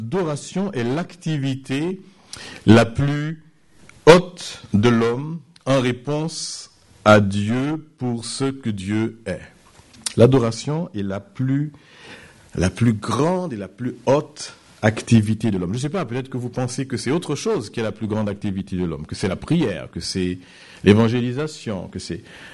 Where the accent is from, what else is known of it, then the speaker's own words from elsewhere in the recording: Martinique; J'ai grandi quand j'étais en Martinique dans une église où il y avait, elle était grande, hein, une grande salle